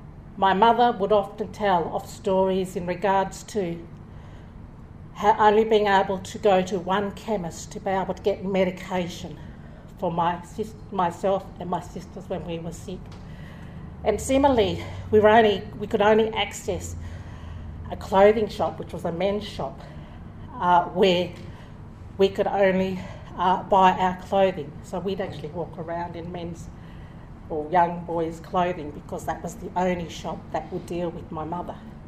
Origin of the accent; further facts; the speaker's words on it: Orange, New South Wales, Australia; now in Canberra, Australia; because like growing up in Orange, it has very, very much the same weather.